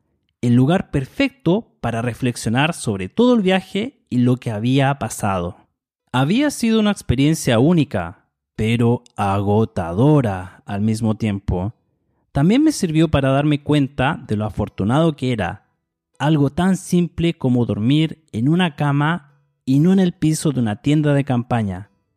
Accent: Chile; accent: Chilean; un señor viejito sintió nuestro acento chileno y comenzó a recomendarnos lugares

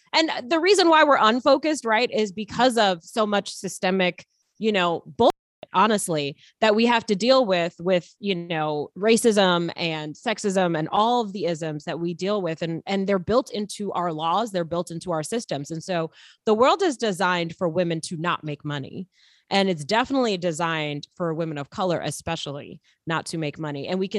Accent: Flushing, New York, United States; I mean, I grew up in Flushing, Queens

